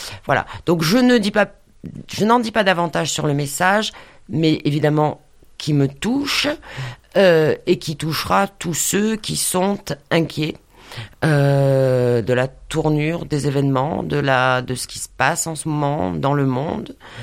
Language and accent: French; Montpellier, Occitanie, France; Je ne suis effectivement pas de Manosque puisque je viens de Montpellier.